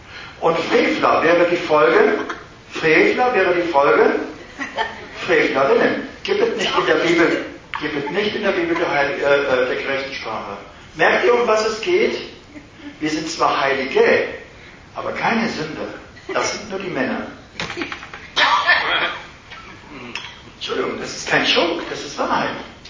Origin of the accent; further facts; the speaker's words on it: Cologne, North Rhine-Westphalia, Germany; Ich kenne das Lied. Ich komme doch aus Köln.